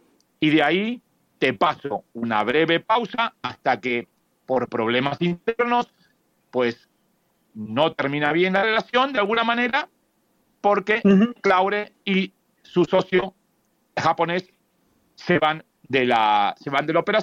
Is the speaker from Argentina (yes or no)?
yes; Argentina; En lo que yo crecí en Argentina